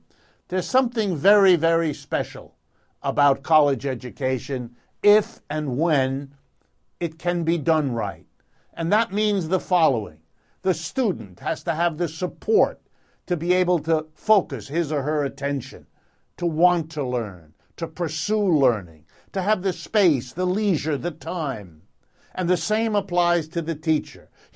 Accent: Youngstown, Ohio, United States; born there; because I was born in Youngstown, Ohio many years ago

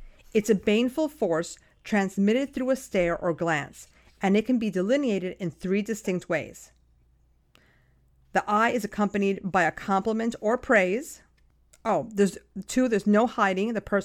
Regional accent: New York, United States; we're two witches from Lower Hudson Valley that come to you twice a month

